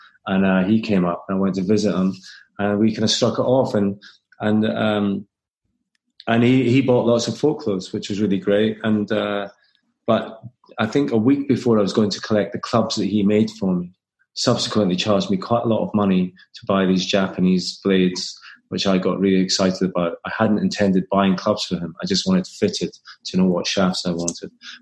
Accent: Scotland, United Kingdom; like you said. Thank you. Nice to see you. And I'm a Scottish guy

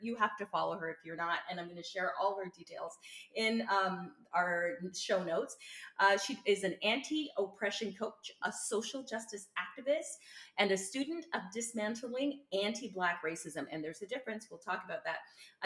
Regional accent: Burlington, Ontario, Canada; now in Essex County, Canada; I grew up in Burlington, Ontario, before I moved out here to Essex County.

